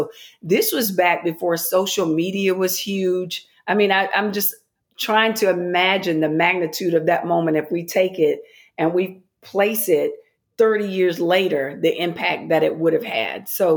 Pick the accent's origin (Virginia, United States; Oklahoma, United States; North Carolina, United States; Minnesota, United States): North Carolina, United States; Shelby; I had the honor of being able to speak back in my hometown in Shelby, North Carolina at Cleveland Community College.